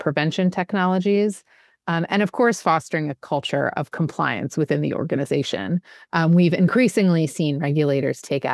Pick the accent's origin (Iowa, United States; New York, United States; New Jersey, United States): New York, United States; So, for example, in the U.S., here in New York, in my home state